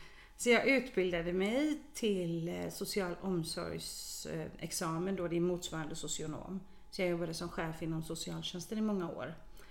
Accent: Hindås, Västra Götaland County, Sweden; Jag växte upp i Hindås, så det ligger ju inte så långt ifrån Borås.

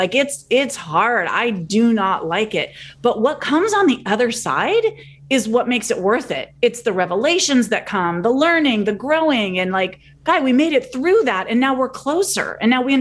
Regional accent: California, United States; and I'm from California, so we have fires all the time

